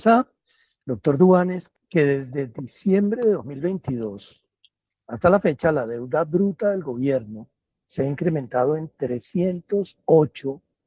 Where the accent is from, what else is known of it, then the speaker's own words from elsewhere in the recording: Colombia; somos todos los colombianos, incluso los que están naciendo hoy en día